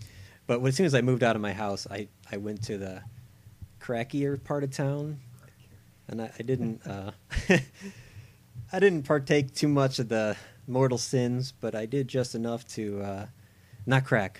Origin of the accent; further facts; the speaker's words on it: Ohio, United States; now in Florida, United States; I grew up in Ohio, and I moved to Florida.